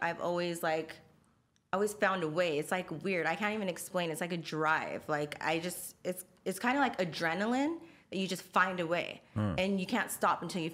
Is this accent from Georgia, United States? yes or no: no; Oxnard, California, United States; born there; I was born in Oxnard, California. A lot of people do not know where that's at. So I usually stay like an hour from LA.